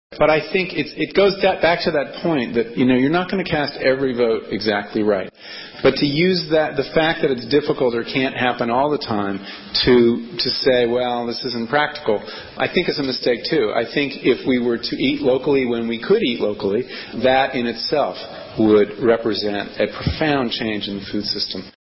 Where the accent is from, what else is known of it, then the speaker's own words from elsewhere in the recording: New England, United States; You know, I'm from New England